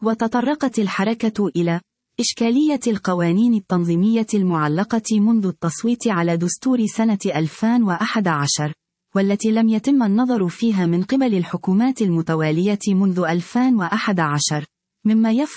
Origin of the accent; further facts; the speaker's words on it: Morocco; لأسباب نجهلها نحن مغاربة العال